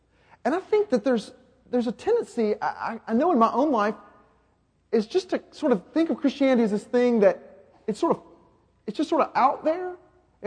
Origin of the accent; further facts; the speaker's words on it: the South, United States; I pick on the South. I'm a Southerner. I can do that.